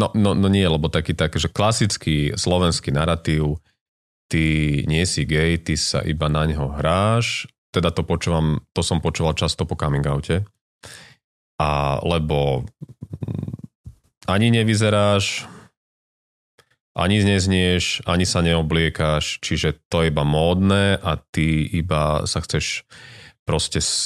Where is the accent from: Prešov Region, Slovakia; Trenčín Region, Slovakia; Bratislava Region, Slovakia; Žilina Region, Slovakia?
Žilina Region, Slovakia; A my sme vyrastali, my sme sa normálne po lese naháňali, ja teda som pôvodne z Oravy